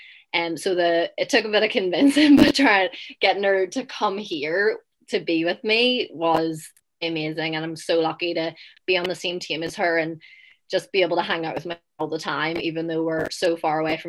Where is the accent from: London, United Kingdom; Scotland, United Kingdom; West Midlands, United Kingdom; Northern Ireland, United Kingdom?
Northern Ireland, United Kingdom; Belfast; now in United States; I'm from Belfast in Ireland.